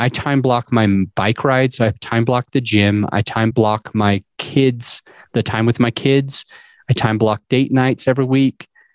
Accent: Utah, United States; I grew up in Utah, and one of the biggest takeaways that I got from the families in Utah

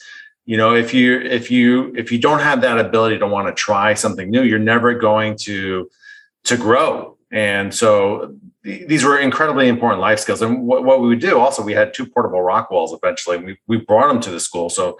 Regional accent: New Jersey, United States; growing up in New Jersey, I shoveled driveways, and during the winter, we auto detailed cars during the summer

